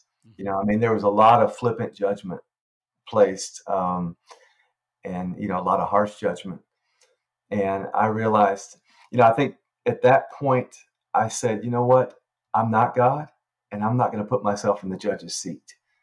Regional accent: Alabama, United States; I grew up in North Alabama in the Church of Christ, actually.

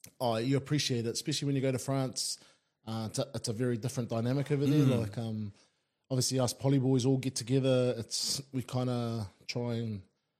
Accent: Papatoetoe, Auckland, New Zealand; I grew up out in Papatoetoe. I spent most of my life there. I grew up in Rewa, then I moved out to Pap, and that's become my little my home.

